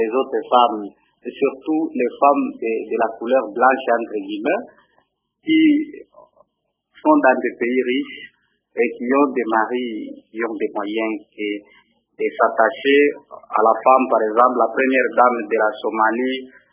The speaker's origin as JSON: {"language": "French", "region": "Kinshasa", "country": "DR Congo", "said": "il a été organisé chez nous à Kinshasa. Cela prouve que notre pays sort petit à petit de son isolement diplomatique."}